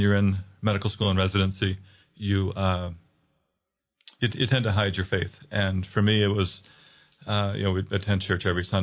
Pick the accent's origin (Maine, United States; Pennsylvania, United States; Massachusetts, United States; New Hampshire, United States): Maine, United States; I grew up in Maine, cradle Catholic, large Catholic Canadian family, or French Canadian family.